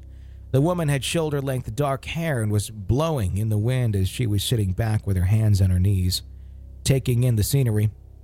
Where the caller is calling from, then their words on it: Chilliwack, British Columbia, Canada; I'm from Chilliwack, British Columbia, Canada.